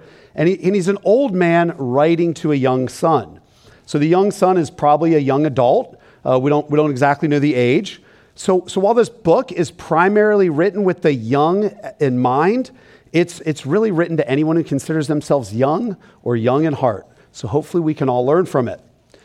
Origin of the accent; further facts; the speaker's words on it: Philadelphia, Pennsylvania, United States; You see, I'm from Philadelphia, and in Philly, you communicate in a very simple, straightforward, succinct, you might even say superior manner.